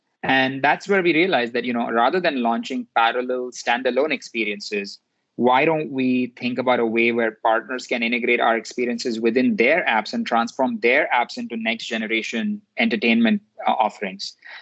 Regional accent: India; I grew up in India.

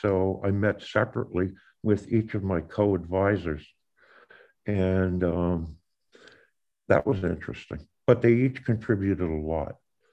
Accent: Philadelphia, Pennsylvania, United States; I grew up in Philadelphia, and my father was very interested in gathering fish, crabs, and clams from various places in New Jersey.

